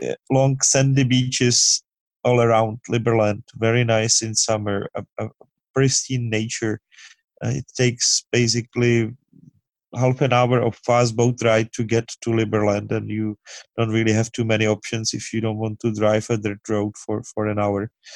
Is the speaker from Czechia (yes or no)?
yes; Hradec Králové, Hradec Králové Region, Czechia; Originally I was born in Hradec Králové, some 100 kilometers away from Prague.